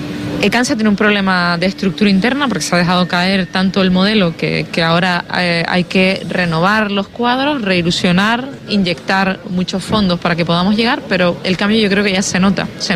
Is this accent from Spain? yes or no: yes; Spain; al fin y al cabo somos españoles, latinos